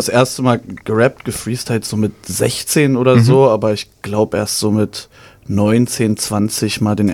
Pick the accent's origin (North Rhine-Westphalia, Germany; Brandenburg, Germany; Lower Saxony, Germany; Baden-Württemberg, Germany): Brandenburg, Germany; Cottbus; Ich bin in Cottbus groß geworden